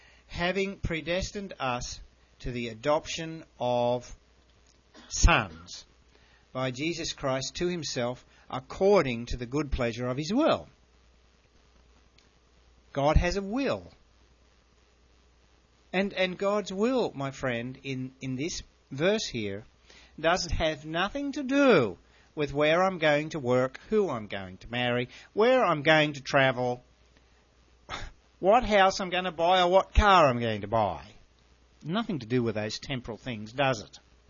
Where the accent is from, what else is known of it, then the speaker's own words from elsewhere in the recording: Australia; You've heard my story about I was posted to Vietnam as an Australian soldier. I'm a Vietnam veteran.